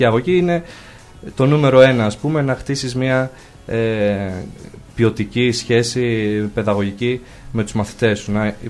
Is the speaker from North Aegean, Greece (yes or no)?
no; Nea Filadelfeia, Attica, Greece; επειδή είμαι και από τη Νέα Φιλαδέλφεια, εκεί πέρα τώρα